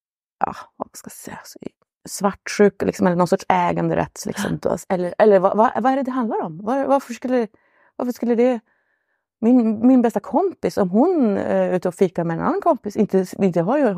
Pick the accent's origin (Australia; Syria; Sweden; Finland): Sweden; Luleå, Norrbotten County; jag är från Luleå i Norrbotten.